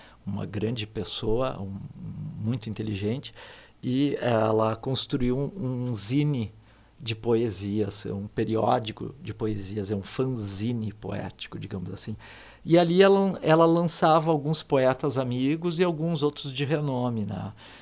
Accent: Espumoso, Rio Grande do Sul, Brazil; Que eu sou daqui e gosto muito daqui, amo aqui. Então, eu vou levar o nome de Espumoso para todo mundo.

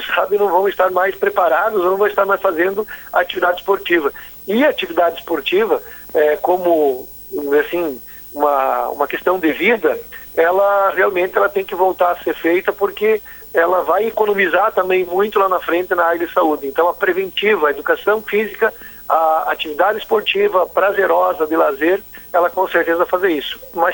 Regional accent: Espumoso, Rio Grande do Sul, Brazil; sou natural do Espumoso

